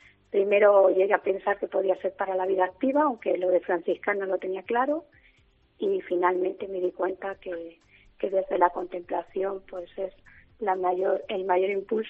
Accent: Valdepeñas, Castilla-La Mancha, Spain; soy de Valdepeñas, soy de Arreal.

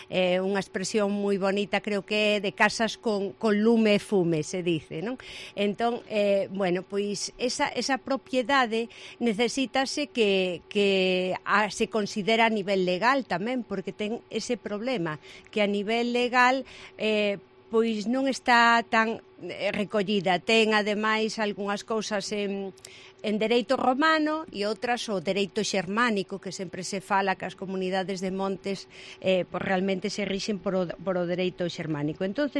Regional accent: Galicia, Spain; pois fundamental como galegos, non?

